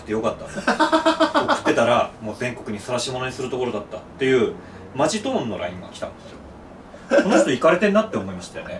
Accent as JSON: {"language": "Japanese", "region": "Hokkaido", "country": "Japan", "said": "これちょっとただ北海道出身だからやりたかっただけですね"}